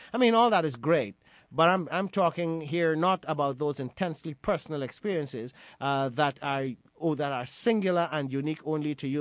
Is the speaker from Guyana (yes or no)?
yes; Guyana; now in New York, United States; an important part of the national moral fabric of our society growing up in Guyana